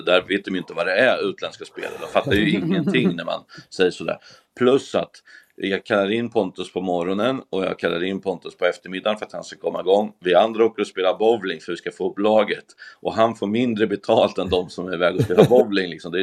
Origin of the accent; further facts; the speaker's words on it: Örebro, Örebro County, Sweden; trots att jag är från Örebro, så måste jag ändå säga att jag gillar dem.